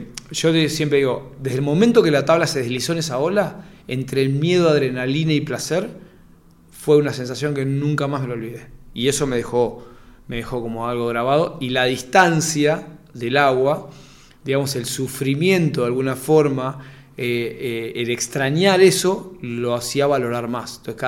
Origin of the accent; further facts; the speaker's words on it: Buenos Aires, Argentina; also born or lived in Mar del Plata; Y yo llegué a Buenos Aires, porque en ese momento vivía en Buenos Aires, nací en Mar del Plata, mis papás se separan, me voy a vivir a Buenos Aires.